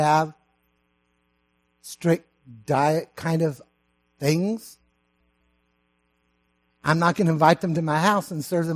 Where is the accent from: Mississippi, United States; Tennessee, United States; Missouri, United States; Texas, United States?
Texas, United States; And folks, it was in my home state of Texas.